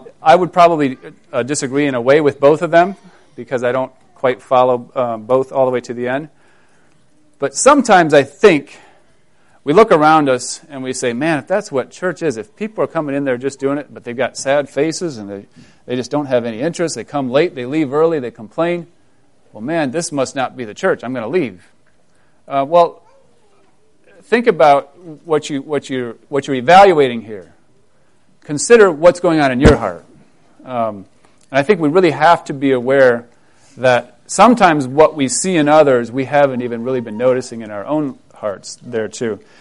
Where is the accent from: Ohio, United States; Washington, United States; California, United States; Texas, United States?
Ohio, United States; I guess it's because I grew up in Ohio.